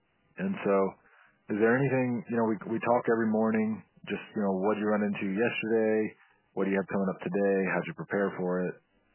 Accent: Evansville, Indiana, United States; now in Indianapolis, United States; I have a very minimal network in Indy, which I think is somewhat good because, like, I'm from Evansville.

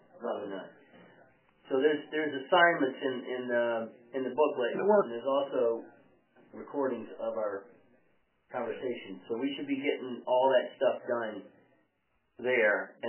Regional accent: Mississippi, United States; I think I told you I grew up in Mississippi.

